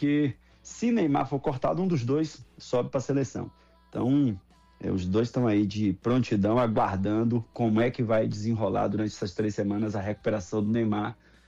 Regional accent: Northeast Region, Brazil; Eu sou de uma cidade pequena, sou do interior, sou do Nordeste.

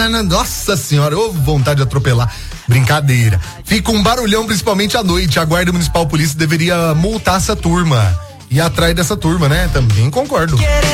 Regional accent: Estiva, Minas Gerais, Brazil; E sou de Estiva, amo vocês.

